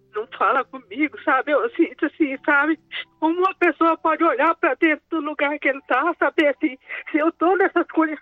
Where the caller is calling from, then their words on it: Rondônia, Brazil; De algum lugar de Rondônia.